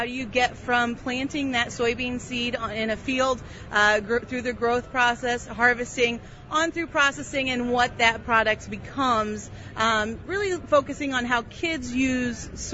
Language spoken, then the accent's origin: English; Illinois, United States; I'm originally from Iroquois County, grew up on a grain and cattle farm there, living near Peoria now with my husband and family as well.